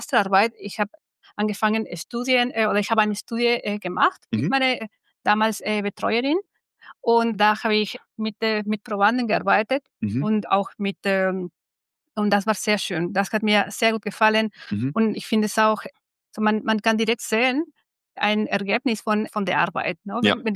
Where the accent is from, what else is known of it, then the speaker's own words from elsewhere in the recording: Mexico; German is a second language; moved away as an adult; now in Germany; Ich komme aus Mexiko. Ich bin Telekommunikationsingenieurin. Das habe ich in Mexiko studiert. Und ich kam vor 9 Jahren, oder ich bin vor 9 Jahren nach Deutschland gekommen